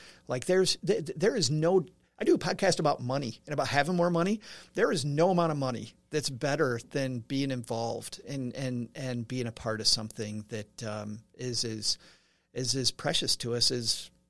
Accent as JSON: {"language": "English", "town": "Kalamazoo", "region": "Michigan", "country": "United States", "lives_now": "Texarkana, United States", "said": "And by the way, I'm from Kalamazoo."}